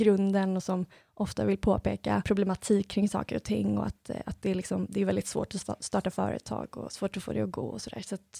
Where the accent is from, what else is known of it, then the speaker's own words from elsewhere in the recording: Gothenburg, Västra Götaland County, Sweden; moved away as an adult; now in Stockholm, Sweden; när vi skulle flytta upp till Stockholm från Göteborg då, där jag kommer ifrån för 1 år sedan som sagt